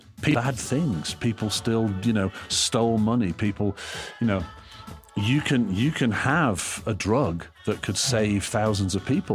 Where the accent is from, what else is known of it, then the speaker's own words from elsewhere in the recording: England, United Kingdom; in the 70s, I was growing up in England where there was lots of unemployment, factories were shutting down, Everything was dirty and decaying.